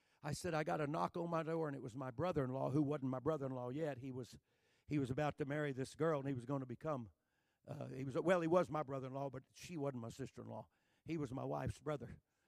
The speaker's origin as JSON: {"language": "English", "region": "Texas", "country": "United States", "said": "And I'm from Texas."}